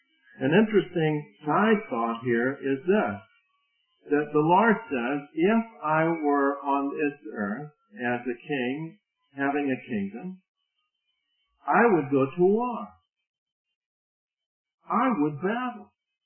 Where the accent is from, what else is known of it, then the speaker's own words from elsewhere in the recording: United States; Now, this points up to me personally that I have responsibilities to my government because I am an American.